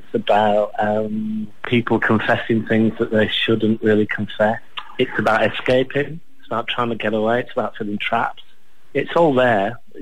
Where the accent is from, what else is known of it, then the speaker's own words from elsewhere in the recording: Sheffield, Yorkshire and the Humber, United Kingdom; I'm from Sheffield, which is pretty, in the scheme of things, yeah, from this side of the world, it's very near to Manchester.